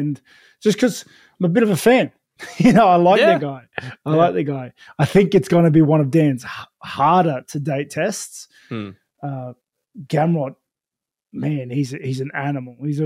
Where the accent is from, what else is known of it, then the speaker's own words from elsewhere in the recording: New Zealand; Nah. I'm Kiwi.